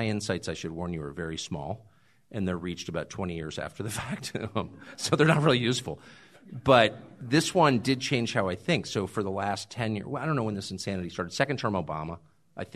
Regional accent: La Jolla, California, United States; I grew up in La Jolla, California. Talk about freaky personal lives. There was not one person in my town who had a normal sex life.

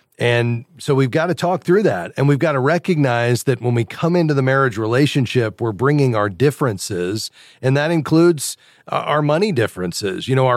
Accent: Fort Lauderdale, Florida, United States; Let's go down to my hometown, Fort Lauderdale.

